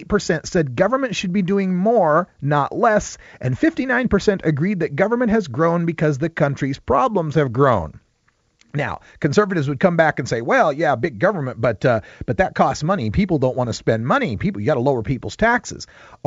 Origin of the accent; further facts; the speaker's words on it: Boise, Idaho, United States; So I'd like to let you know that my hometown alma mater, number 10 ranked in the country, Boise State Broncos, are leading their game at halftime 28-0.